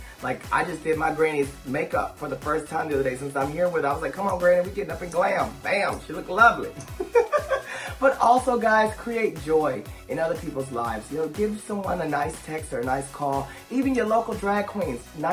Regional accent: Paris, Texas, United States; lockdown and quarantine eternal over here in my hometown of Paris, Texas.

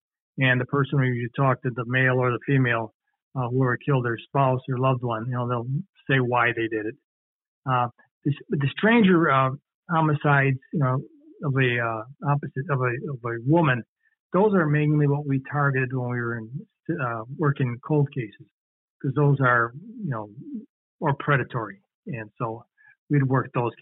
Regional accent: Chicago, Illinois, United States; now in Seattle, United States; we don't experience homicides like they do in Baltimore, or my hometown in Chicago, and New York and Detroit.

